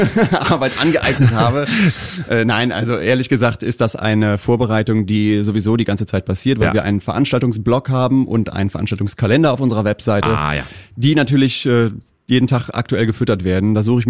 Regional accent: Rhineland, Germany; Ja, aus dem Rheinland.

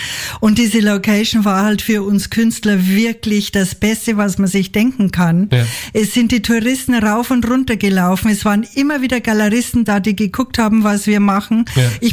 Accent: Munich, Bavaria, Germany; Das ist so eine Misserfolgsstory in Berlin, die mir als Münchnerin überhaupt nicht nachvollziehbar ist.

